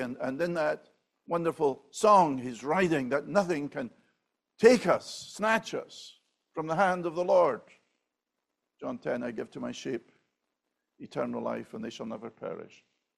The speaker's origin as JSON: {"language": "English", "region": "Scotland", "country": "United Kingdom", "said": "I'm Scottish. We don't overemphasize that too much. You know, we're not as warm and fuzzy as most Americans"}